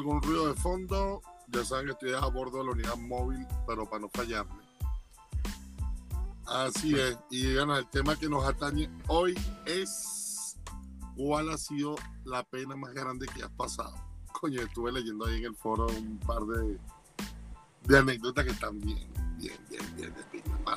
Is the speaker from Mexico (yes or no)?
no; Venezuela; Cuando no estás borracho, no se pone bien pertinente como buen venezolano.